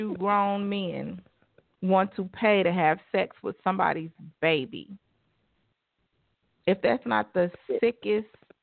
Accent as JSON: {"language": "English", "region": "Midwest", "country": "United States", "said": "Okay, so I know I'm a little bit older than you, but and we're both from the Midwest."}